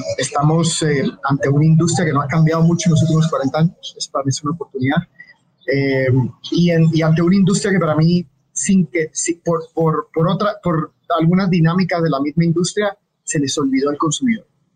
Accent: Guatemala; moved away as an adult; also born or lived in United States; now in Mexico; yo soy de Guatemala. Yo me salí de Guatemala hace como 17 años.

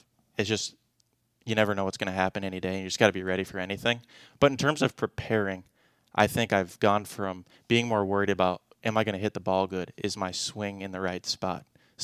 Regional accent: Apple Valley, United States; It's interesting because I grew up in Apple Valley, and so we lived next door to a guy who played quite a bit of golf.

